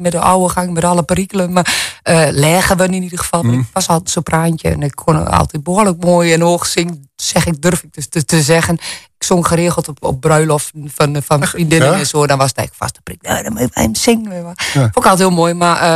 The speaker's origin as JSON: {"language": "Dutch", "town": "Dordrecht", "region": "South Holland", "country": "Netherlands", "said": "Want ik kan het niet, ik kwam uit Dordrecht."}